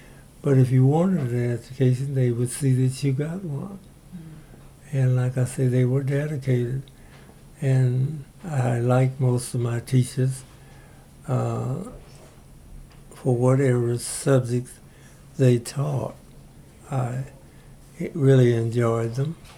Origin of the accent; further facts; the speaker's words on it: Indianapolis, Indiana, United States; Well, I went to grade school there in my community, which was Hallville.